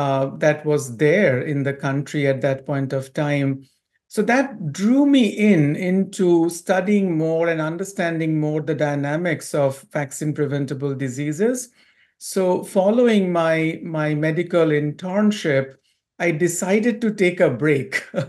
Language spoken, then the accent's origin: English; Kolkata, West Bengal, India; So yes, I grew up in India, in Kolkata, to be precise, a city in the eastern part of India.